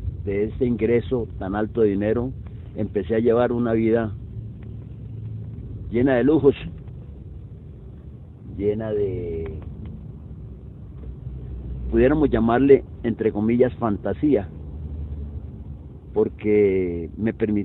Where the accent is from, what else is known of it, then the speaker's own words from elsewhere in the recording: Buenaventura, Valle del Cauca, Colombia; moved away; desde que salí de Buenaventura para Nueva York